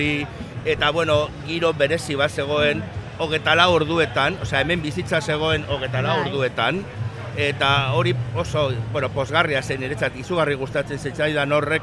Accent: Basque Country, Spain; esan duzu bertokoa naizela. Eta egia da, ze txikitan Azurrutian bizi izan nintzen, hortxe, hemendik metro

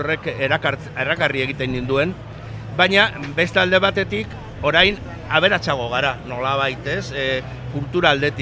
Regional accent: Basque Country, Spain; esan duzu bertokoa naizela. Eta egia da, ze txikitan Azurrutian bizi izan nintzen, hortxe, hemendik metro

